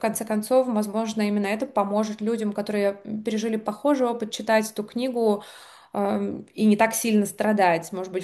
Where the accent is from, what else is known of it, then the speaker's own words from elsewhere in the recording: Ukraine; first language Russian; now in Berlin, Germany; И я, как русскоязычная украинка, сталкиваюсь с множеством проблем.